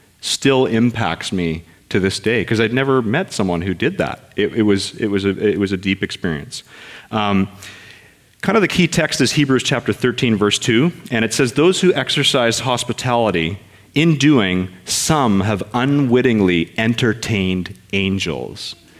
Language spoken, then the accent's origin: English; Canada; he discovered that I was from Canada, I wasn't from the States